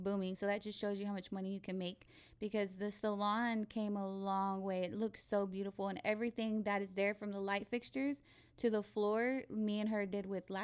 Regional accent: Abilene, Texas, United States; moved away; So I'm from Abilene. I'm not from San Antonio. Mm-hmm. And I moved from Abilene because my mom had passed away from lung cancer.

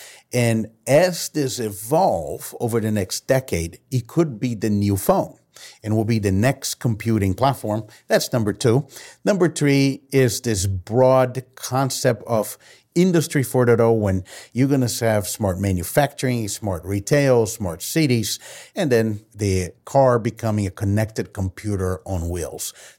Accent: Brazil; English is a second language; Emerging markets, you know, I've been born and raised in Brazil, and the internet developed faster in mobile than the desktop.

